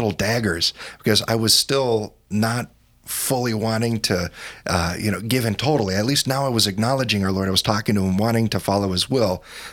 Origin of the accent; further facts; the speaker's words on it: Rapid City, United States; So, so actually, I grew up in Rapid City. My folks were in the military.